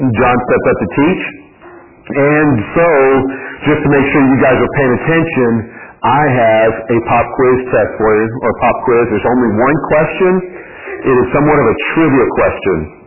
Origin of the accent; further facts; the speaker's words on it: United Kingdom; that is not me speaking as a Brit.